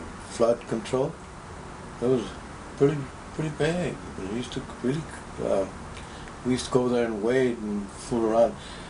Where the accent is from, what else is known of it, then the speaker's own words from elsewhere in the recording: California, United States; I grew up on Soto Street and Brooklyn Avenue there, you know, and with Russians.